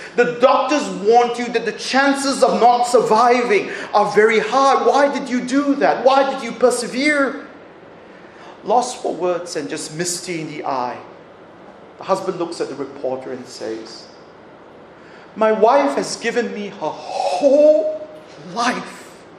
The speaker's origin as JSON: {"language": "English", "town": "Sydney", "region": "New South Wales", "country": "Australia", "tie": "born or raised there", "said": "When we were growing up in Sydney, my parents, my brother and myself attended a huge church while we were growing up in Sydney."}